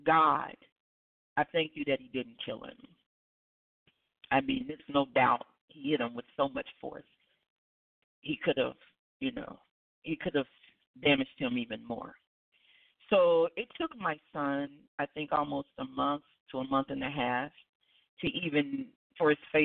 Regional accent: Alabama, United States; I'm from Alabama, and he's been living in Alabama for quite a few years now.

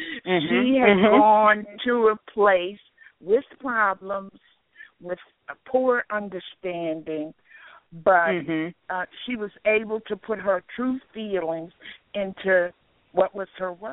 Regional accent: Maryland, United States; born there; I was born in Talbot County, Maryland

